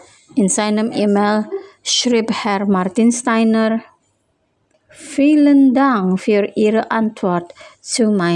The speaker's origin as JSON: {"language": "German", "town": "Denmark", "region": "Western Australia", "country": "Australia", "tie": "born or raised there", "said": "Mein Heimatort ist eine kleine Stadt namens Denmark. Das liegt ganz unten an der Südküste von Western Australien."}